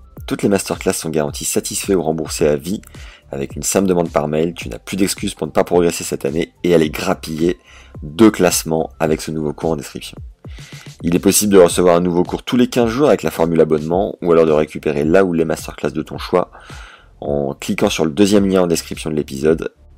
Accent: Beauvais, Hauts-de-France, France; born there; je suis né à Beauvais

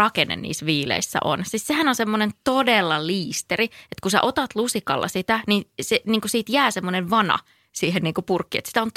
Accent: Eno, North Karelia, Finland; mä oon siis kotoisin Pohjois-Karjalasta Enosta, joka on siis tämmöinen aika pieni kylä.

